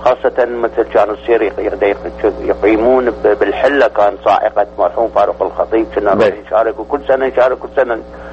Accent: Iraq; moved away; لأن أنا لازلت عراقي صميم 100% مو 100%. أنا صار لي 32 سنة بس أنا دمي ما تغيرت، أنا بعدني عراقي

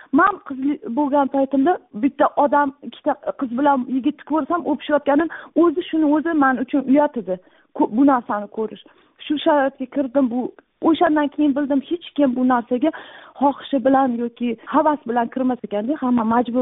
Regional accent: Tashkent, Uzbekistan; now in China; Men o'zi asli Toshkentdanman.

